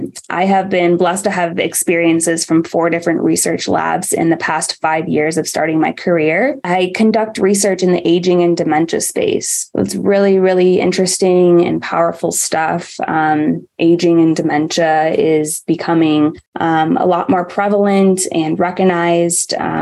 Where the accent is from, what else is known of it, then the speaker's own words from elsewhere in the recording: Arizona, United States; now in Chicago, United States; Yeah, so I'm 25 and I am from Arizona. After graduating from ASU, I moved to Chicago to be a clinical neuropsychology doctoral student at Northwestern University